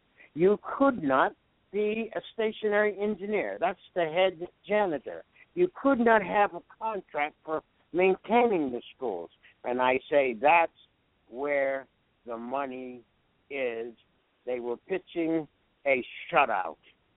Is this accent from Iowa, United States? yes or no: no; Pennsylvania, United States; When I talk about my educational history, I talk about growing up in Western Pennsylvania and going to all-white schools before there was such a thing as integration.